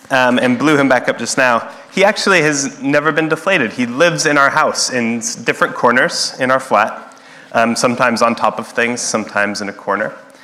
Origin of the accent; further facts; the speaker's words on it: New Mexico, United States; I'm from New Mexico